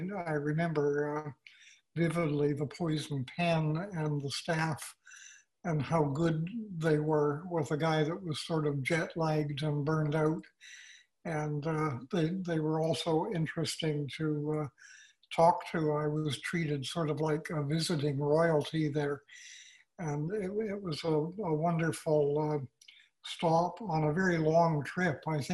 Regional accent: Canada; as Canadian citizens we were not EU citizens

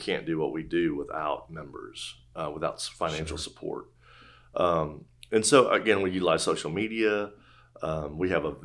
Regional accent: Houston, Texas, United States; I had an interest in the 100 Club growing up in Houston.

